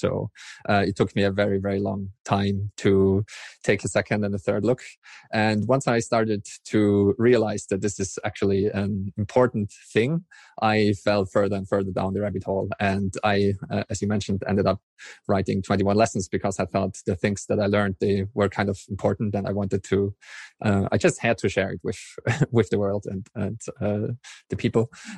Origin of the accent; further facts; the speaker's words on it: Austria; I'm from Austria. So Austrian now through and through.